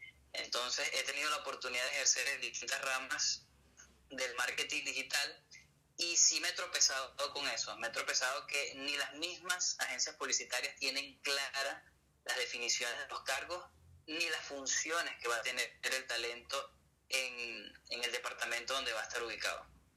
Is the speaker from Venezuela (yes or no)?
yes; Venezuela; cabe destacar que somos venezolanos, viajé por toda Venezuela